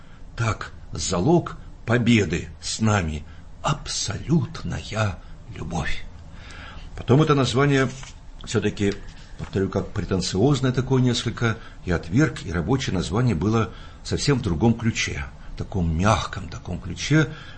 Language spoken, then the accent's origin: Russian; Siberia, Russia; born there; also born or lived in Volga; телом я родился в Сибири, потом душой я родился на Волге.